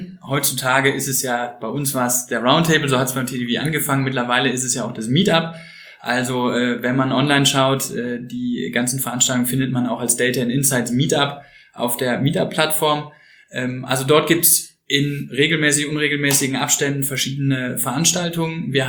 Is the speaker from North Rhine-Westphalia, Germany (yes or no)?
yes; Cologne, North Rhine-Westphalia, Germany; Als Kölner